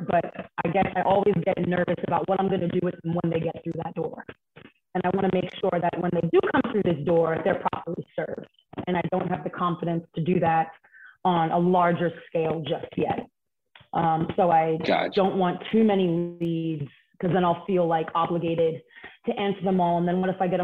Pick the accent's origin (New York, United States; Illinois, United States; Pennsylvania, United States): New York, United States; Brooklyn; I grew up in Bed-Stuy, Brooklyn. Back before it is what everybody believes it to be now, not the best neighborhood to grow up in as a youth